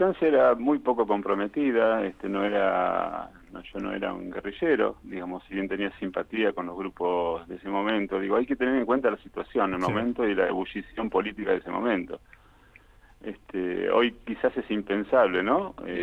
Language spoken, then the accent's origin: Spanish; La Plata, Buenos Aires Province, Argentina; fui secuestrado en la ciudad de La Plata, que es mi ciudad de origen.